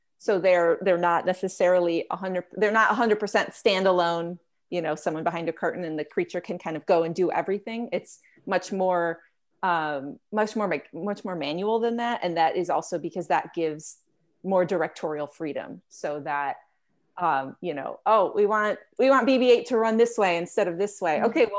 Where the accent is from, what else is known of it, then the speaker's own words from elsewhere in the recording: Midwest, United States; I grew up in the Midwest, so I grew up going to Disney World, Walt Disney World a lot, and I love it.